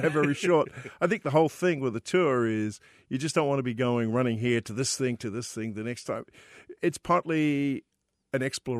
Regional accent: New Zealand; being a New Zealander myself

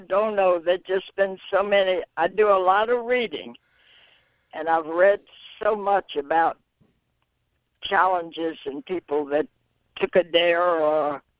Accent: Baton Rouge, Louisiana, United States; And then there was going to be this meet in my hometown of Baton Rouge, where my husband and I met and where we both graduated

